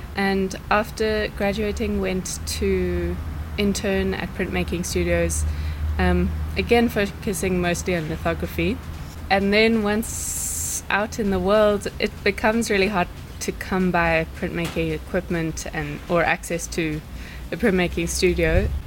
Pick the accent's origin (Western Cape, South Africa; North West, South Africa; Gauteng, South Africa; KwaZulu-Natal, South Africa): Western Cape, South Africa; Cape Town; now in Belgium; I'm a South African artist, originally from Cape Town. I'm currently studying in Belgium at a place called Kask.